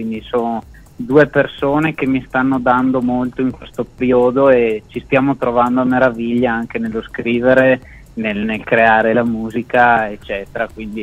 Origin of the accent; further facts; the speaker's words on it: Brendola, Veneto, Italy; Ma il video in realtà è stato girato tutto quanto nel mio paese, Brendola